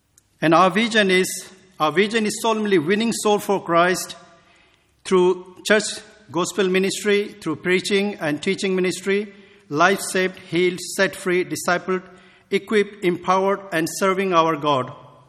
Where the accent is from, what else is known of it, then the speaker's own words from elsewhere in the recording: Nepal; We are a small group of people originally from various part of Nepal. So we came from Nepal. So now you know where we are from.